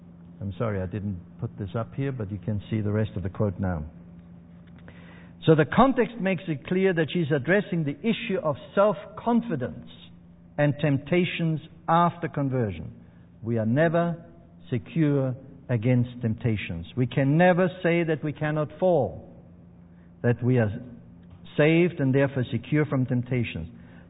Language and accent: English; Austria; also born or lived in England / Australia; I grew up in Austria, in the mountains of Austria, where we had meat every day.